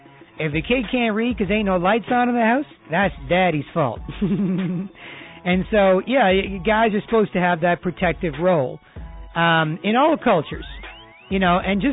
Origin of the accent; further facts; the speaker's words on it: Canada; my parents are from India, and just because I'm Indian, while being Canadian